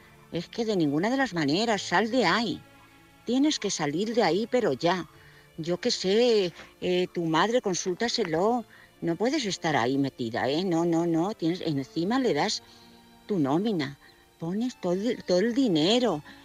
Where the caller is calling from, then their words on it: Madrid, Community of Madrid, Spain; de Madrid.